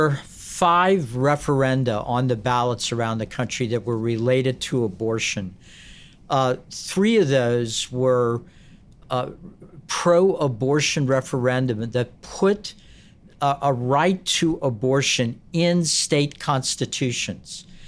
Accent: Kentucky, United States; there are two very conservative states, Montana and my home state of Kentucky, that had pro-life referenda on the ballot

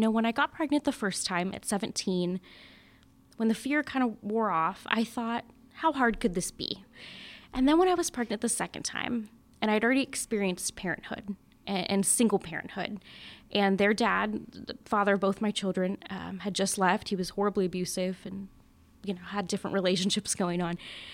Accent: California, United States; And I always tell people that even though I'm from California, my family was and is very normal.

